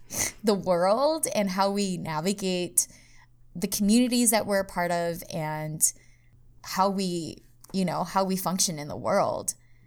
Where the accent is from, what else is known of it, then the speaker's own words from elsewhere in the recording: United States; being born and raised in America, it's confusing because we live in both cultures.